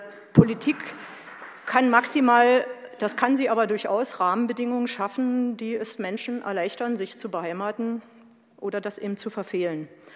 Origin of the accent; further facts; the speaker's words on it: Cottbus, Brandenburg, Germany; ich bin aus Cottbus. Das heißt, ich bin ein Kind der DDR.